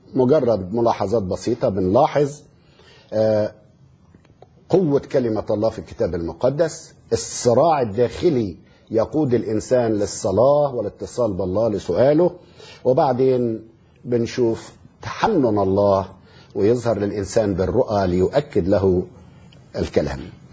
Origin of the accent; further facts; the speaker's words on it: Egypt; من أجل الأحداث الحزينة التي تجتاح بلادنا مصر